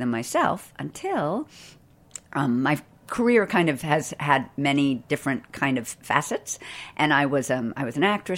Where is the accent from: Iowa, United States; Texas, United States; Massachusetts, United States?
Massachusetts, United States; Boston; I grew up in Boston